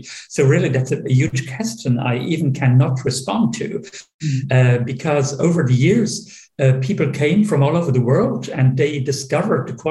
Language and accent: English; Luxembourg; In Luxembourg, it's not the case. So you can come as an English native speaker, you can come as a French native speaker, you even can come as a German native speaker, and you practice your language in our country.